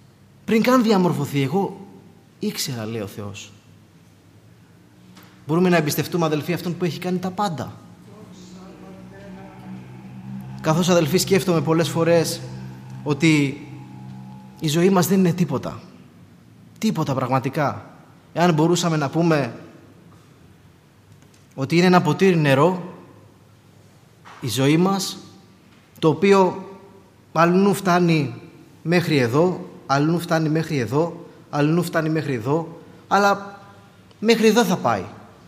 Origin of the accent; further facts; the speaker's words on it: Syros, South Aegean, Greece; γιατί είμαστε από τη Σύρο